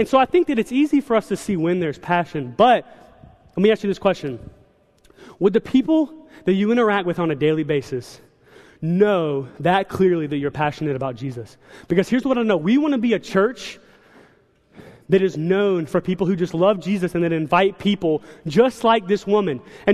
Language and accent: English; the South, United States; honestly, guys, I'm from the South. We like college football more than pro football because it is more godly, okay?